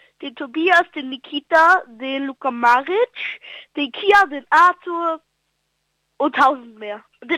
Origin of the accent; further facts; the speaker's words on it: Vienna, Austria; Ich komme aus Wien und bin 9,5 Jahre alt.